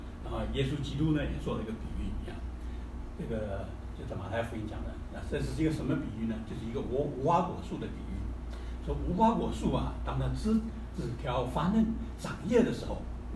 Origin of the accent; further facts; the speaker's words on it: China; 所以呢土耳其人对我们中国人很友善，对不对？